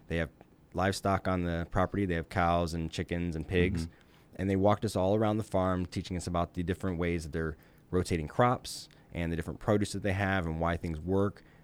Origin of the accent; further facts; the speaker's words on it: Indiana, United States; Even growing up in Indiana, that was a big agricultural state, but it's a few staples, soybeans, wheat.